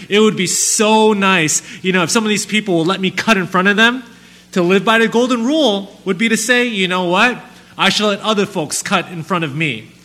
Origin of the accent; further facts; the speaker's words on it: Chicago, Illinois, United States; also born or lived in McKinley Park; I'm actually born and raised here in Chicago. I grew up in the Bridgeport neighborhood, but moved to McKinley Park in high school, and I have lived there ever since.